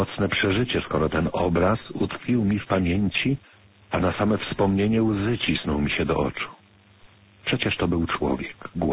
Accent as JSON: {"language": "Polish", "town": "Dąbrowica", "region": "Subcarpathian Voivodeship", "country": "Poland", "tie": "born there", "said": "Urodziłam się w wiosce Dąbrowica, gmina Ulanów, w 1930 roku jako najmłodsze 9. dziecko w rodzinie … Rodzice moi posiadali ponad 50-hektarowe gospodarstwo rolne."}